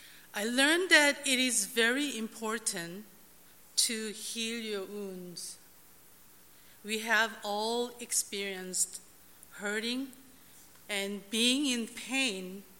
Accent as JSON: {"language": "English", "region": "Seoul", "country": "South Korea", "tie": "born or raised there", "also_born_or_lived": "Toronto", "moved": "yes", "lives_now": "Vancouver, Canada", "said": "I came to Northwood 3 years ago. I grew up in Seoul, South Korea. I came to Toronto in 1976 and moved to Vancouver in 1991."}